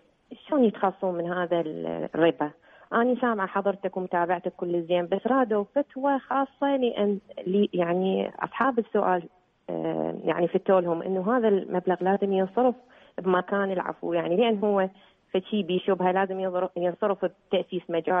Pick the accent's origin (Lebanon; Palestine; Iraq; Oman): Iraq; عندنا بالعراق